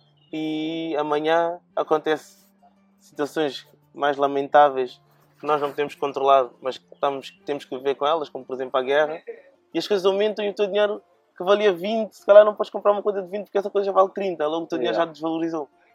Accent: Guinea; moved away; eu vim da Guiné à procura de melhores condições

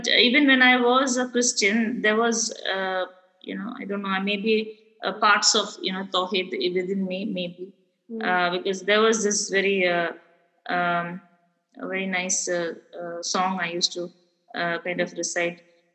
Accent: Dubai, United Arab Emirates; I was brought up in Dubai, by the way, mm-hmm. and I had a lot of Muslim friends

